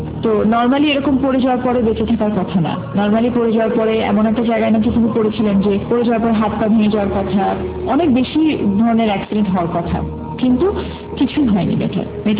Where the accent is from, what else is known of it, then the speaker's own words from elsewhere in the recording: Jessore, Khulna Division, Bangladesh; আমি যেহেতু যশোরের মেয়ে